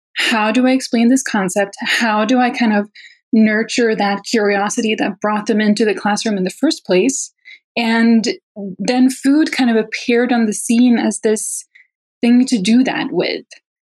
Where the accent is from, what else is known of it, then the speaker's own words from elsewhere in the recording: Sweden; English is a second language; now in United States; I didn't grow up here. I grew up in Sweden, where after high school, you go and study one thing.